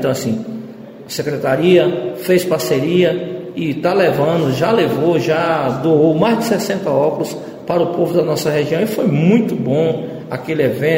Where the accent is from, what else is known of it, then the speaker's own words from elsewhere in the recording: Lajes Negras, Bahia, Brazil; No Distrito de Lajes Negras, a minha terra.